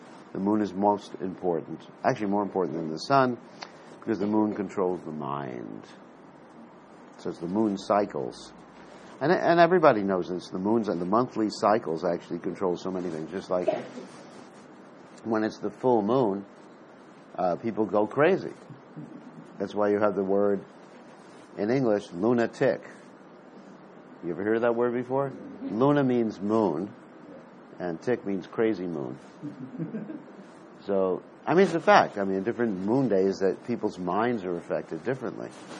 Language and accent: English; Fiji; Well, I'm from Fiji.